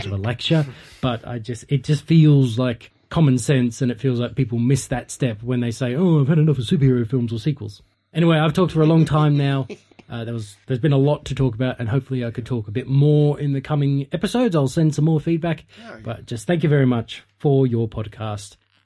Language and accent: English; Australia; as an Australian taxpayer